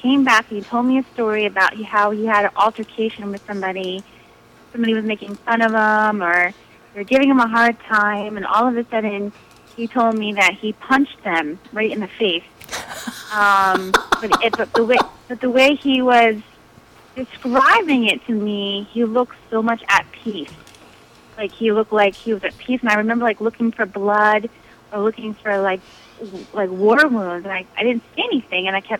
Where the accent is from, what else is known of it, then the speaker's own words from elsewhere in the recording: Highbridge, New Jersey, United States; I'm from Highbridge, New Jersey.